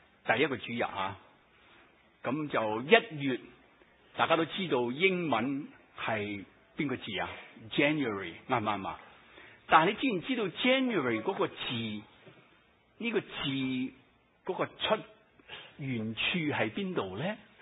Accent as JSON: {"language": "Cantonese", "country": "Hong Kong", "tie": "born or raised there", "said": "我就会回想到我童年喺香港过旧历新年、农历新年嗰种喜乐嘅状况。"}